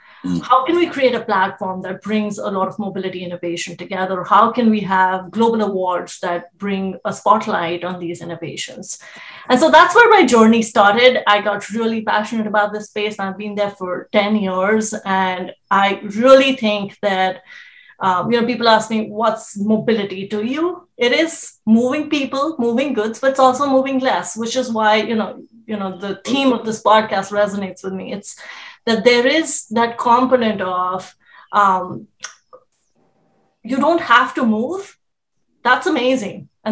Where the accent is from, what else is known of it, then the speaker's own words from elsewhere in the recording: New Delhi, Delhi, India; moved away as an adult; now in United States; I grew up in New Delhi, India.